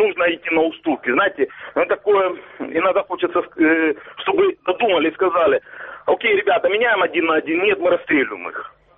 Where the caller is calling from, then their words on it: Donetsk Oblast, Ukraine; я из Донецкой области.